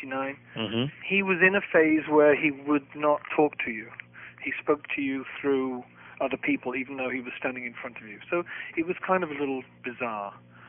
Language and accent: English; Liverpool, North West England, United Kingdom; Well, I came from Liverpool, so I was really a …